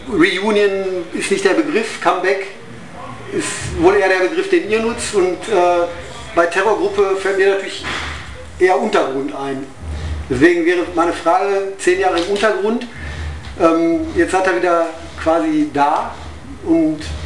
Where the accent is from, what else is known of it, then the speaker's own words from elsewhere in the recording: Bochum, North Rhine-Westphalia, Germany; Also ich komme aus Bochum